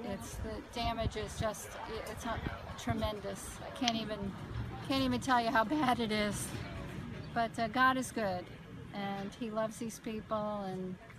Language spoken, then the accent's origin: English; New Hampshire, United States; I'm from New Hampshire.